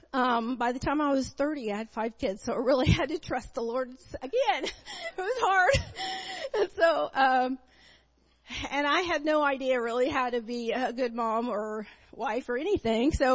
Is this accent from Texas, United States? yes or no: no; Raytown, Missouri, United States; They had an area, so I was raised in Raytown area, and so he lived two blocks from me